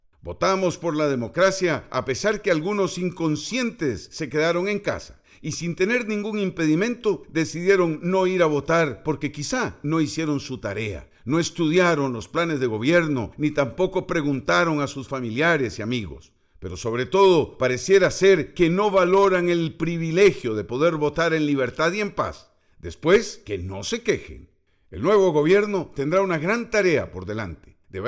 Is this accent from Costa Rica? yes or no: yes; Costa Rica; podemos decir con orgullo que somos costarricenses.